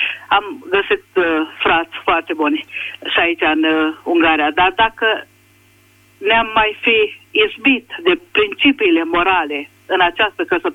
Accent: Grigoreni, Moldavia, Romania; now in Târgu Secuiesc, Romania; Eu m-am născut în Moldova, în Grigoreni, lângă Centrul de Sănătate Podiș. Acolo am copilărit și m-am căsătorit în Târgu Secuiesc cu un maghiar.

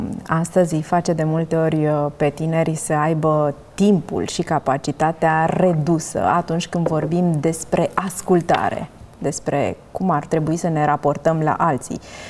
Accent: Romania; M-a surprins să descoper că noi toți, ca români

